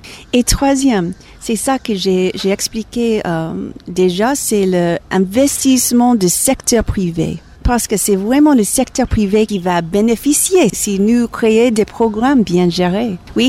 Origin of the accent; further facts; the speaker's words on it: United States; French is a second language; Même je suis américaine, aux États-Unis, c'est nécessaire d'avoir la migration.